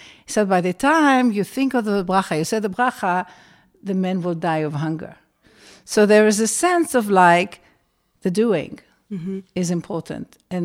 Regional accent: Israel; I grew up in Israel in the 60s, the same like Micha, in family of Shoah survivors

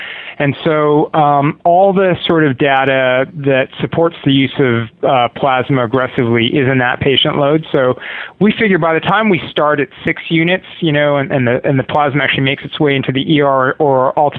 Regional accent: Canada; now in Los Angeles, United States; LA County. I've been here for, I guess 7 years or so. And I'm originally from Canada, but now I hang out here in Los Angeles.

